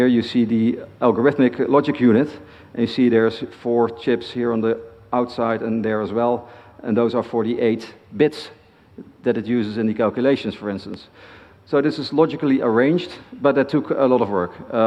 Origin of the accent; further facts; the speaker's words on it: Eindhoven, North Brabant, Netherlands; people from my hometown of Eindhoven